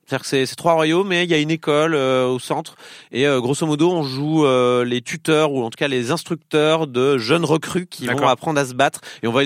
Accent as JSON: {"language": "French", "region": "south of France", "country": "France", "accent": "southern French", "said": "j'ai repris mon accent du sud, tu remarques."}